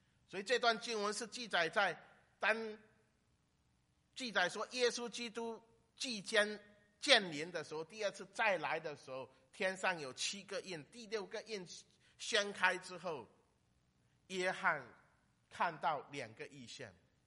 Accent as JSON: {"language": "Chinese", "region": "Fujian", "country": "China", "lives_now": "United States", "said": "我很会流汗，我们福建人说那个人很爱流汗"}